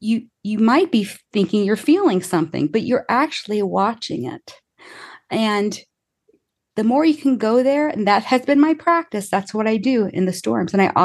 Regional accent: Indiana, United States; also born or lived in Chicago; And I grew up in the Midwest, but I grew up like born in Chicago, raised in Indiana

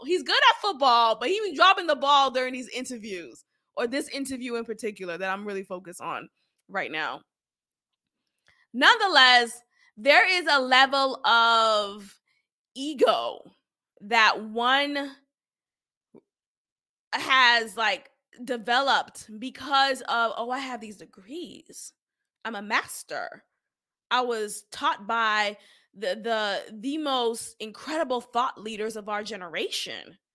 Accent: Boston, Massachusetts, United States; And I hate to say that because I am a Bostonian, right? I grew up in Boston. That's my hometown. But Boston men, absolutely not.

